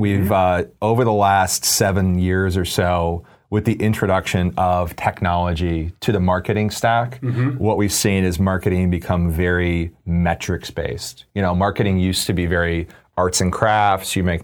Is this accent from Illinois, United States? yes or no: yes; Illinois, United States; What we've always said, in a, you know, growing up in Illinois was, you know … was an easier way to pronounce it, right?